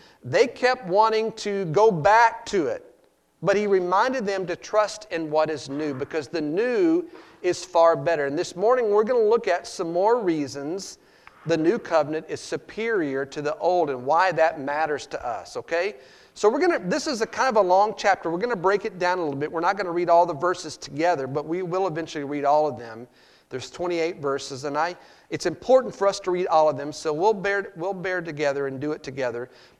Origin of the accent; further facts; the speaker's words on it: Texas, United States; And growing up in Texas, you know, and my mom